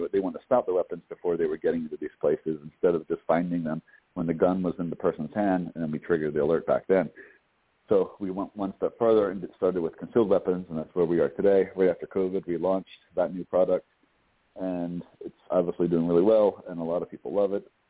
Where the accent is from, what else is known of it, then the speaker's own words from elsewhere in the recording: Philadelphia, Pennsylvania, United States; So, you know, I grew up on the East Coast, actually, in Philadelphia.